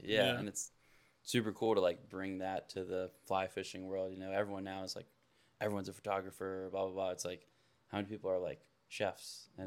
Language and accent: English; Maryland, United States; we're all from Maryland